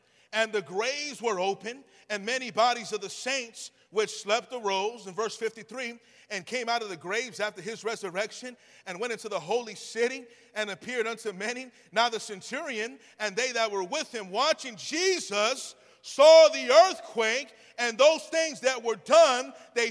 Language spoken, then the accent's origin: English; California, United States; Now, we're from California.